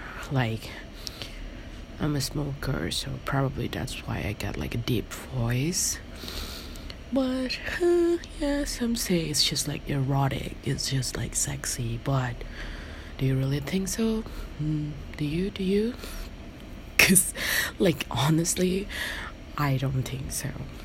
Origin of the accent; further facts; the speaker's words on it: Indonesia; English is a second language; Everyone gets asking me whether I went to like international school or not, because I don't speak like most Indonesians speak